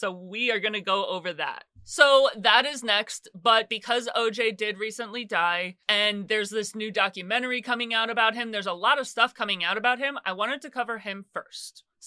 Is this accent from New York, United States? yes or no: yes; New York, United States; like, I'm from New York. I grew up with, like, those projects in the Bronx and Queens, and you know the ones.